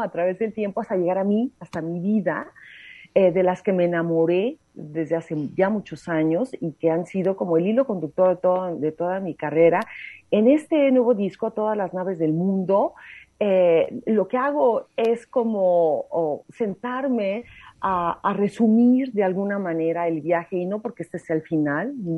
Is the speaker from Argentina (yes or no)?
no; Mexico; nos ha conformado como mexicanos contemporáneos